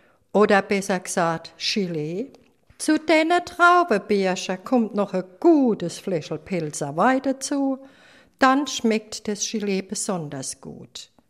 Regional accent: Rhineland-Palatinate, Germany; Ja, ich komm aus der Goldischpalz und dort wächst ja wirklich alles.

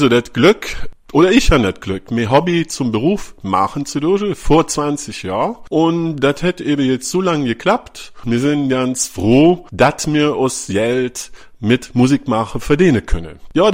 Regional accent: Rescheid, North Rhine-Westphalia, Germany; accent: Rescheid Platt; Ja, ich komme ursprünglich aus Rehscheid, ob Platt aus Rieschend. Das ist in der Gemeinde Hellental, also kann ich auch Rieschender Platt.

